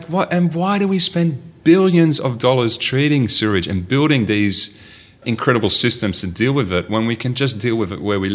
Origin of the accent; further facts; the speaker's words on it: Netherlands; Growing up in Holland, in an area that was incredibly fertile